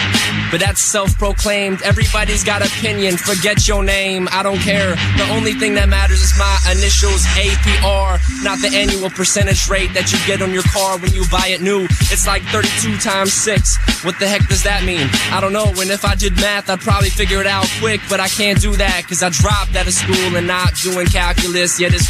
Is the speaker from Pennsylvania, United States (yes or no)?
yes; Philadelphia, Pennsylvania, United States; Rolling up a Philly, yes, I'm from Philly. Yes, I be illy, yes, I be killing these beats originally from the 215.